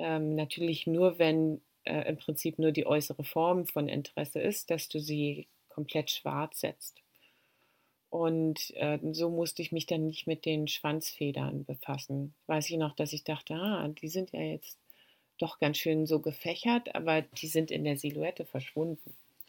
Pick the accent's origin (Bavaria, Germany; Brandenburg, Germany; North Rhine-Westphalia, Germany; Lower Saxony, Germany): Brandenburg, Germany; Also im Inland hier in Niedersachsen oder auch im Land Brandenburg, wo ich herkomme, gibt es ja nicht so richtig klares Wasser in den Flüssen.